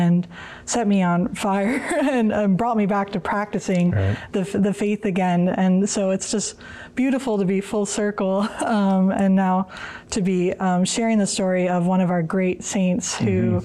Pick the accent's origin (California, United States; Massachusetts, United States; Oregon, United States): Oregon, United States; Portland; I grew up in the Pacific Northwest. I was raised in Portland, Oregon.